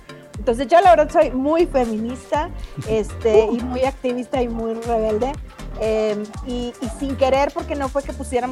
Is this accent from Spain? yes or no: no; northern Mexico, Mexico; O sea, no estoy enojada, así hablo. Soy norteñísima.